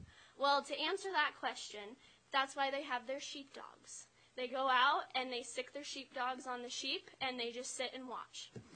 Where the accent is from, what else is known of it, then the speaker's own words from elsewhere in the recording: Winnemucca, Nevada, United States; now in Reno, United States; I'm from Winnemucca, Nevada, currently living here in Reno, going to school.